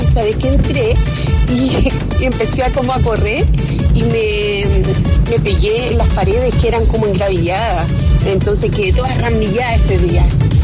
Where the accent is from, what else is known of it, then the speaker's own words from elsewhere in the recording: Concepción, Biobío, Chile; Yo soy de Concepción